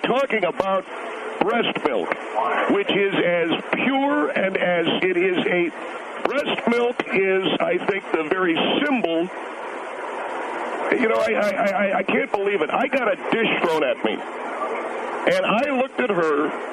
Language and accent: English; Inglewood, California, United States; Yes, I'm from Los Angeles originally. I was born and raised in, believe it or not, Inglewood.